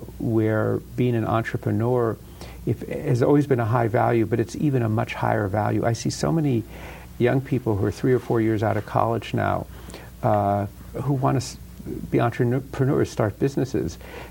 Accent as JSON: {"language": "English", "town": "Los Angeles", "region": "California", "country": "United States", "tie": "born or raised there", "said": "I remember the La Brea tar pits when I grew up in Los Angeles"}